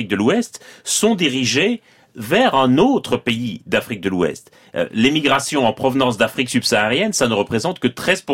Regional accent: Liège, Wallonia, Belgium; born there; Oui, moi, je suis belge et quelque part, c'est l'endroit où je suis né qui, d'une certaine manière, donne sens à ce que je fais comme chercheur. Je suis né à Liège, au sud-est de la Belgique, près des frontières néerlandaises et allemandes.

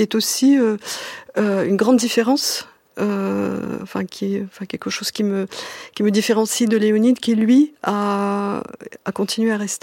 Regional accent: Moscow, Russia; born there; first language Russian; French is a second language; Eh bien, je suis née à Moscou en 1958

